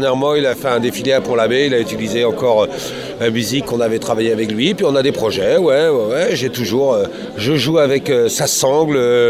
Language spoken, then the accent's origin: French; Brittany, France; Moi, je la défends, la langue bretonne, parce que je l'ai entendu parler quand j'étais petit à Pougras, autour de moi, tout le monde parlait breton, et moi, je parlais breton aussi.